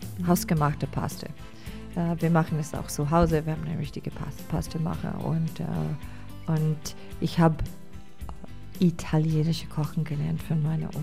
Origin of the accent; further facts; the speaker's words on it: Boston, Massachusetts, United States; Ich habe sehr schöne Erinnerungen von den USA, also von Boston, wo ich aufgewachsen bin, sehr warme Erinnerungen.